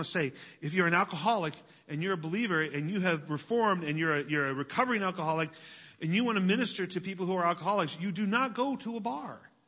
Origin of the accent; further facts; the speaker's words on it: West Virginia, United States; I'm from West Virginia. My family's from West Virginia, so we know about coal.